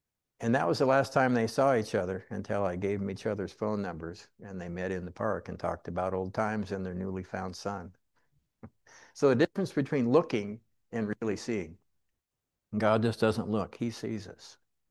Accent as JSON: {"language": "English", "town": "Boise", "region": "Idaho", "country": "United States", "tie": "born there", "said": "mom went to a different high school after I was born in Boise there"}